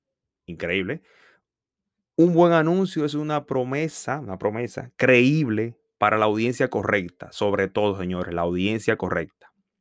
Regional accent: Dominican Republic; now in United States; Ando aquí en franela, como le dicen en mi país, República Dominicana.

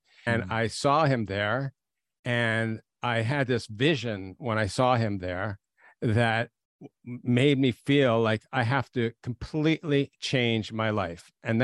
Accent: Toronto, Ontario, Canada; I grew up in Toronto. And I grew up in a very secular environment, not religious at all.

